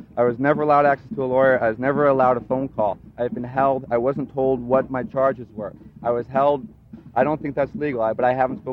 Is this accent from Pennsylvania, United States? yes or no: yes; Philadelphia, Pennsylvania, United States; Philadelphia, beautiful downtown Philadelphia.